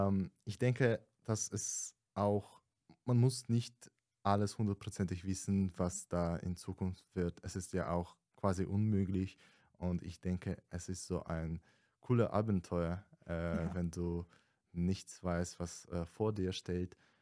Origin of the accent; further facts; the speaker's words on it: Kazakhstan; German is a second language; aber ich komme aus Kasachstan und da ist es so, dass man schon bei 22 geheiratet werden muss